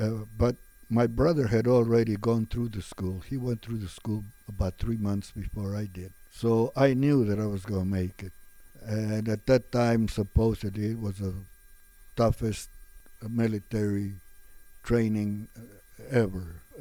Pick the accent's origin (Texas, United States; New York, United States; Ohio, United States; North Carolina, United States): Texas, United States; El Paso; Super. It was just, I was born there on Chelsea Street, and my dad owned a couple of farms, and we worked all the time.